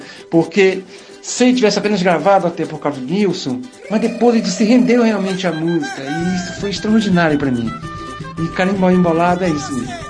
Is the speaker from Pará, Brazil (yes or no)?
yes; Vigia de Nazaré, Pará, Brazil; foi a minha cidade natal. Vigia de Nazaré foi uma cidade que é do interior do estado do Pará, 80 quilômetros de Belém. É uma cidade extremamente cultural, musical